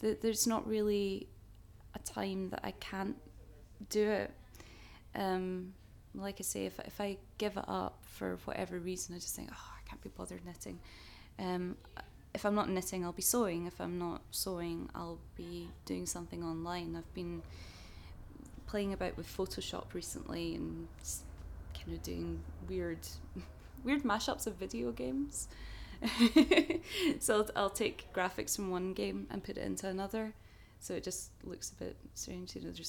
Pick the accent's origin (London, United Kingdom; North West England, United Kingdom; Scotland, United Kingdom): Scotland, United Kingdom; Glasgow; I grew up in Glasgow. I grew up in the West End of Glasgow, which is a beautiful part of the city, and I was very fortunate to grow up there. I don't have much of an accent.